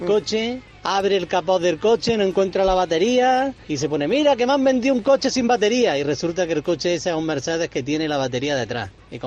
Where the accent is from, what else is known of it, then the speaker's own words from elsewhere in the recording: Córdoba, Andalusia, Spain; de Córdoba.